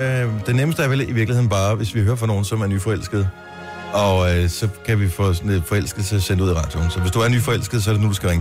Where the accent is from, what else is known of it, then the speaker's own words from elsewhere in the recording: Region of Southern Denmark, Denmark; fynsk dialekt. Ikke meget, ikke som sådan en virkelig rigtig indbogt. Indfødt fynbo.